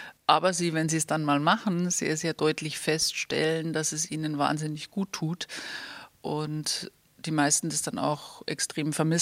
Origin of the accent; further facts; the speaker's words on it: Tegernsee, Bavaria, Germany; wir sind ja in Tegernsee direkt aufgewachsen